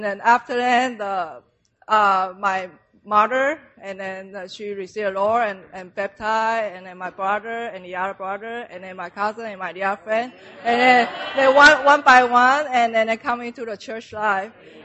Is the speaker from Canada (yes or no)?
no; Taiwan; English is a second language; now in United States; I grew up in Taiwan with a Buddhist background.